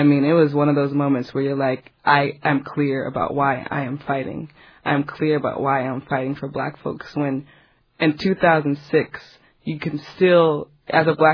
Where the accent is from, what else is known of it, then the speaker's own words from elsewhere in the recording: Los Angeles, California, United States; growing up in Los Angeles. It's just a different demographic here, heavily Latino. And growing up as a black person, I did not see many black workers.